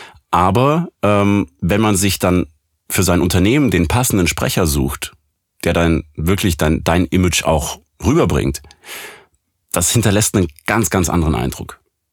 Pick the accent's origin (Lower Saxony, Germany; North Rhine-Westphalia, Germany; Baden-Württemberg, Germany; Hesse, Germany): Baden-Württemberg, Germany; accent: Swabian; Ich komme aus dem Schwabeländle. Und das dauert schon eine Weile, bis man das los hat.